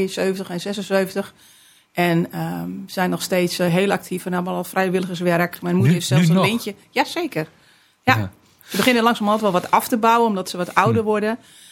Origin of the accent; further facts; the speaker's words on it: Gelderland, Netherlands; Dat is de Liemers, tussen Arnhem en Doetinchem, vlak naast de Achterhoek.